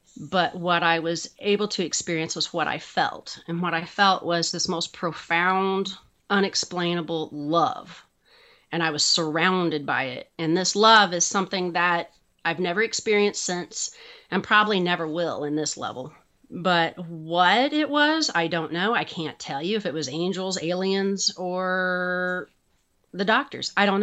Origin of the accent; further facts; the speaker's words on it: Kansas City, Missouri, United States; mm-hmm. and I'm from the Kansas City area. I was born and raised here.